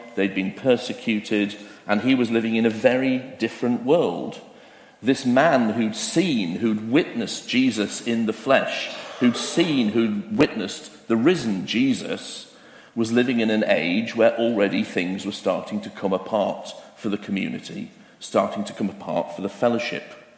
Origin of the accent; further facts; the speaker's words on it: Harrogate, Yorkshire and the Humber, United Kingdom; A bit like my hometown of Harrogate is next to Knaresborough, which begins with a K, exactly.